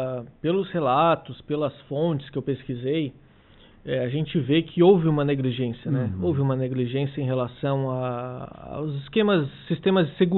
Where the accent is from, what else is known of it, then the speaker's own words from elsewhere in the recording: Criciúma, Santa Catarina, Brazil; como eu não sou aqui de Uruçanga, eu sou de Criciúma, natural de Criciúma, moro lá, né, há muitos anos